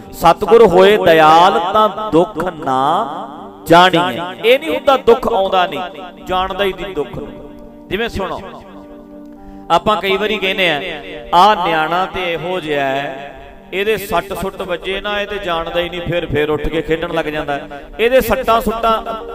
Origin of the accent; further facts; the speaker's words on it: Dhadrian, Punjab, India; ਮੇਰੇ ਪਿੰਡ 'ਚ ਢਡਰੀਆਂ ਵਿੱਚ